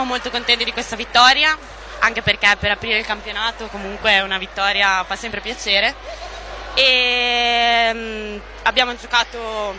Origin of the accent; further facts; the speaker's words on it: Modena, Emilia-Romagna, Italy; Io sono di Modena. Ho sempre giocato a Modena, in provincia di Modena.